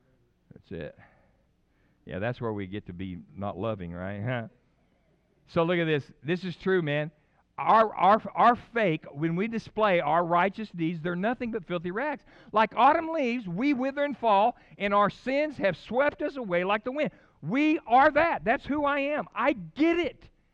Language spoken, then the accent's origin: English; Louisiana, United States; read it out loud 5 times in a row, and I'm Cajun.